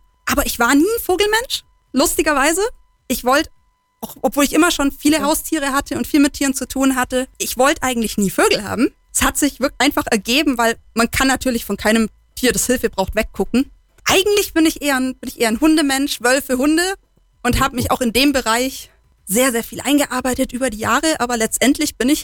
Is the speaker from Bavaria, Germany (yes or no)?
yes; Kempten, Bavaria, Germany; Ich komme hier direkt aus Kempten.